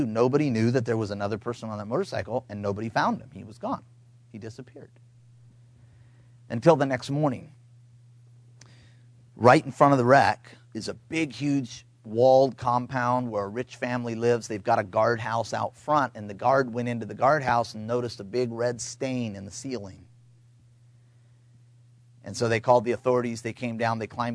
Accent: United States; I'm an American too.

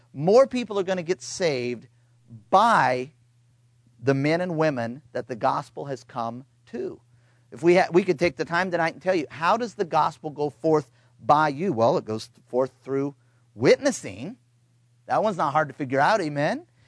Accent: United States; I'm an American too.

